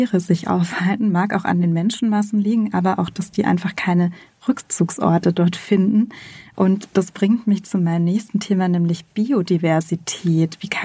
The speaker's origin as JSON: {"language": "German", "town": "Munich", "region": "Bavaria", "country": "Germany", "said": "gerade als Münchnerin sprichst du mir mit dem Beispiel natürlich total aus der Seele, die ich privat am Englischen Garten wohne"}